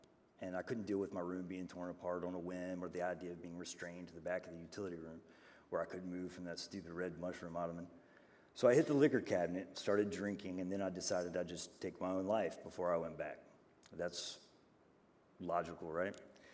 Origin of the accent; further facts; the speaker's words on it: Huntington, West Virginia, United States; born there; also born or lived in Milton, United States; I was born in Huntington, West Virginia, and spent until age 4 in Milton, West Virginia.